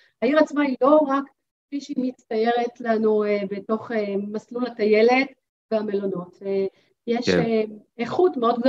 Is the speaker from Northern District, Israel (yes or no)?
no; Rishon LeZion, Central District, Israel; also born or lived in Tel Aviv; אני גדלתי בתל אביב, נולדתי בתל אביב, למדתי בבית ספר בלפור, ומיד עם הגיעי לכיתה ב', אחרי שכבר השתרשתי במקום מסוים, הוריי החליטו שהם עוברים לגור במושבה